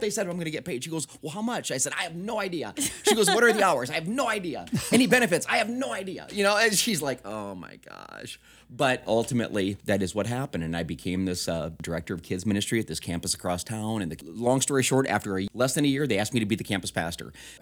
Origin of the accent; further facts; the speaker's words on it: Sioux Falls, South Dakota, United States; But no, I mean, we're from the Sioux Falls area. We have tons of friends, tons of family. That's all of our roots are there.